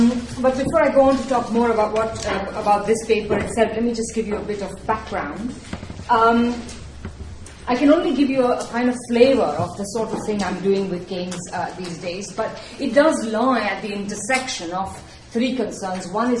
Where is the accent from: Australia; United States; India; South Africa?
India; particularly given my experience of growing up in India.